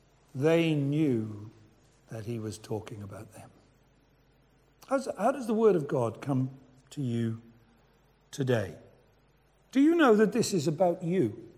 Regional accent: Wales, United Kingdom; You know, most of you know I'm Welsh.

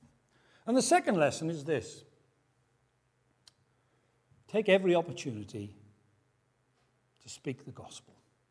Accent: Wales, United Kingdom; Romney Marsh sheep, they tell me it's the best lamb in the world, but I'm Welsh, and I know better.

